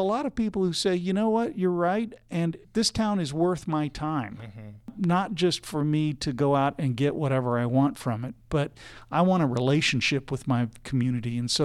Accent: Springfield, Missouri, United States; I'm from Springfield, Missouri.

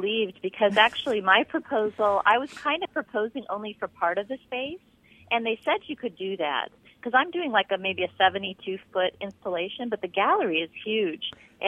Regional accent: California, United States; now in Florida, United States; I mean, I grew up in California. There were water issues there. And now I'm in Florida.

